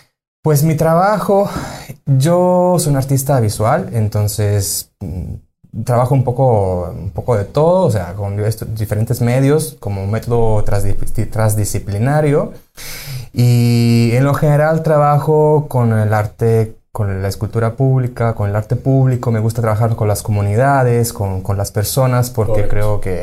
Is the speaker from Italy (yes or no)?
yes; Sicily, Italy; Spanish is a second language; yo soy de Sicilia y en Sicilia también hay las festividades de muertos